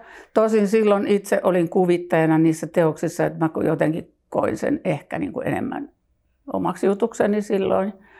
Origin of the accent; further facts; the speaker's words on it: Ylöjärvi, Pirkanmaa, Finland; now in Tampere, Finland; hei. Oon kotoisin Ylöjärveltä ja asun Tampereella nykyään. Ja Pispalassakin on vähän juuria, tai aika paljonkin.